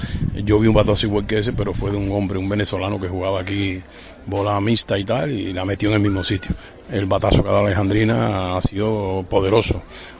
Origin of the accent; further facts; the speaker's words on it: Oriente, Cuba; es de Oriente, de mi tierra